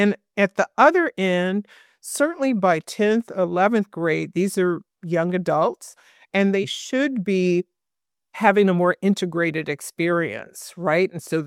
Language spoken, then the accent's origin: English; San Francisco, California, United States; I grew up in San Francisco, was integrated. but I lived in the projects, predominantly African American and Samoan community